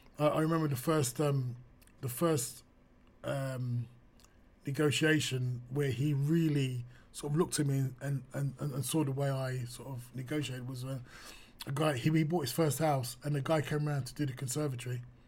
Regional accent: London, United Kingdom; I'm from East London. And then we realised that our families lived about half a mile from each other.

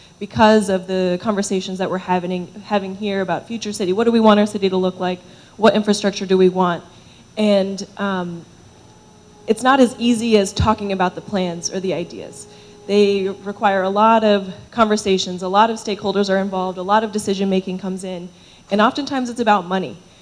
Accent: Tampa, Florida, United States; I am new to St. Pete, but I grew up in Tampa Bay. I left Tampa Bay and moved to the big city

